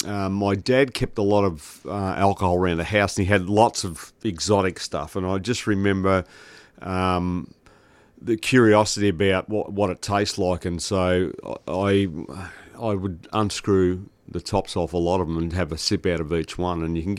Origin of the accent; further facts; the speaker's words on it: Bulleen, Victoria, Australia; Yeah, look, I grew up around the Bulleen, Doncaster, Templestowe area with probably middle class, all classes as middle class